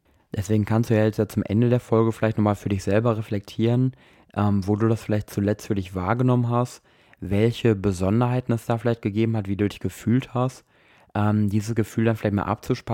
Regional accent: Germany; wir als Deutsche

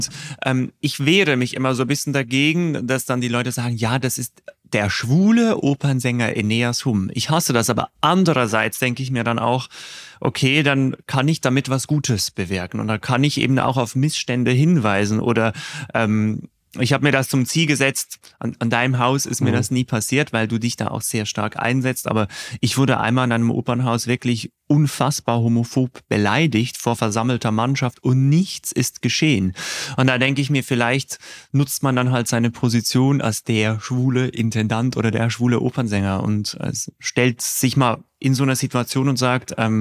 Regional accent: Switzerland; ich bin Schweizer, also ich habe mein Coming Out in diesem Land gehabt

